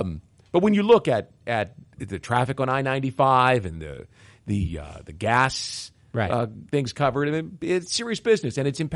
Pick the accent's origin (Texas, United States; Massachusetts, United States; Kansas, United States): Kansas, United States; I'm from Kansas. I know this is a big deal.